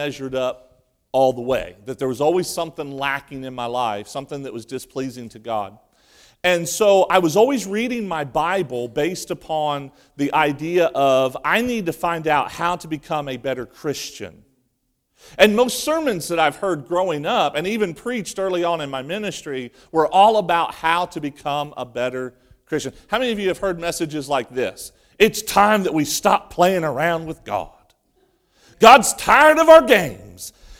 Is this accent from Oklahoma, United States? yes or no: no; Ohio, United States; I was born and raised in Ohio.